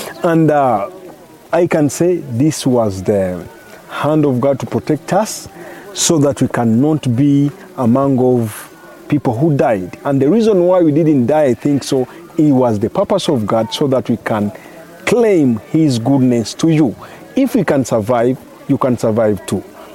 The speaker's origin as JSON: {"language": "English", "region": "Kigali", "country": "Rwanda", "said": "I'm from Rwanda, Kigali."}